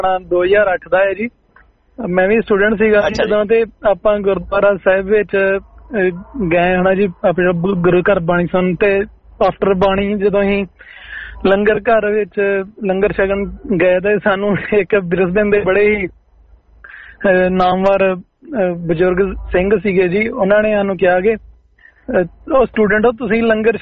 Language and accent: Punjabi; Punjab, India; moved away; ਅੰਮ੍ਰਿਤਸਰ ਸਾਡੀ ਡਿਸਟ੍ਰਿਕਟ ਆ ਜੀ